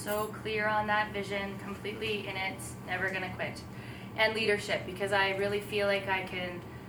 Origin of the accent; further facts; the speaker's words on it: Craven, Saskatchewan, Canada; from Craven, Saskatchewan as well.